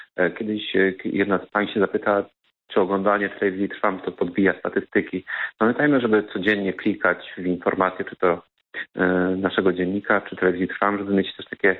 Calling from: Kraków, Lesser Poland, Poland; z Krakowa.

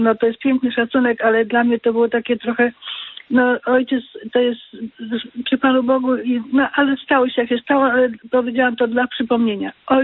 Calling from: Zgierz, Łódź Voivodeship, Poland; ze Zgierza i bardzo Ojcu dziękuję za ten bardzo poważny problem podniesiony.

